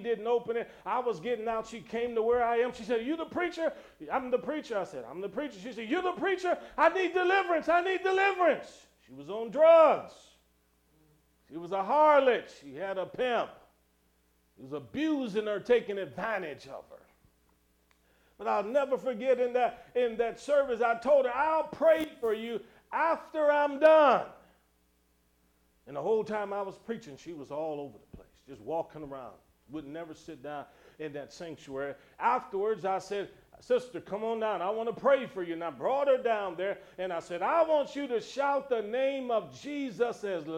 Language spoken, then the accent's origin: English; Cleveland, Ohio, United States; I'm from born and raised in Cleveland, Ohio. You don't have to tell me twice.